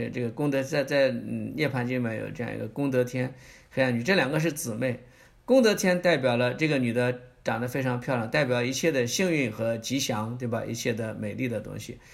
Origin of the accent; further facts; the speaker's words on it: China; 也就是我们中国人讲的阴阳转换，对吧？